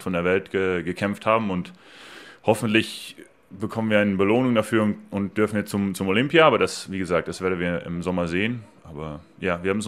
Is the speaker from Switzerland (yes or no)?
no; Netherlands; Und wir als Holländer sind ein bisschen so, du darfst 120, dann fahre ich 140, so ungefähr.